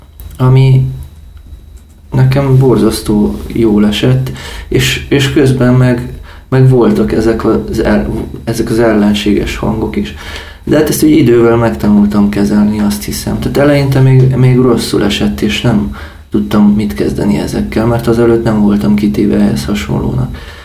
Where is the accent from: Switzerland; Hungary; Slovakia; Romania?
Romania; Székely Land; igen, Székely vagyok, ott élek